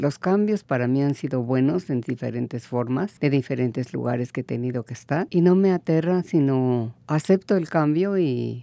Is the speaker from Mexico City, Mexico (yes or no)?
yes; Mexico City, Mexico; Yo crecí en la Ciudad de México, en el Distrito Federal. Podría decirse que al norte de la ciudad.